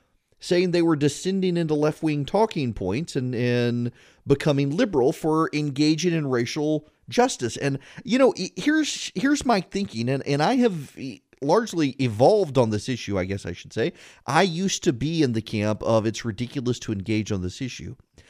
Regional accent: United States; I want the medium coffee. I don't want the grande. I'm an American. I'm in America.

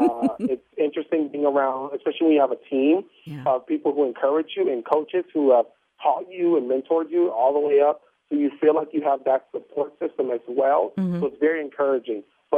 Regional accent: Houston, Texas, United States; Well, I am from Houston, Texas, and I joined the team.

